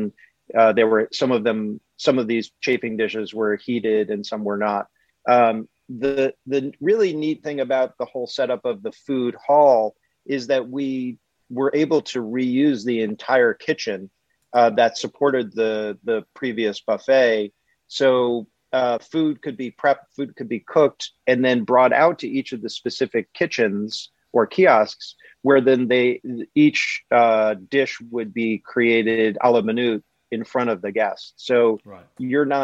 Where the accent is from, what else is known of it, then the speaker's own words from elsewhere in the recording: New York, United States; That, to me, being a New Yorker